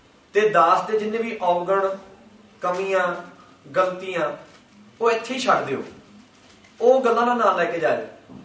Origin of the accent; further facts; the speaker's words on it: England, United Kingdom; Punjabi is a second language; ਮੇਰਾ ਬਚਪਨ ਮੇਰਾ ਜਨਮ ਇੰਗਲੈਂਡ ਦਾ ਹੀ ਆ, ਤਾਂ ਕਰਕੇ ਪੰਜਾਬੀ 'ਚ ਥੋੜ੍ਹੀ ਢਿੱਲ ਆ